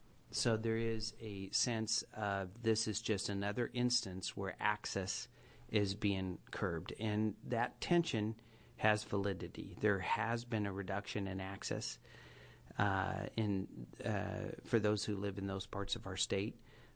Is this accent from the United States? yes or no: yes; Condon, Oregon, United States; My parents, for an example, and I grew up in Condon.